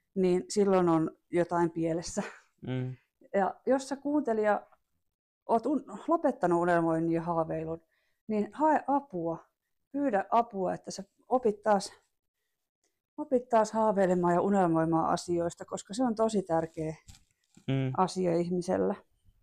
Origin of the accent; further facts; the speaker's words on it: Kauhajoki, South Ostrobothnia, Finland; kun olin Kauhajoella, mistä olen kotoisin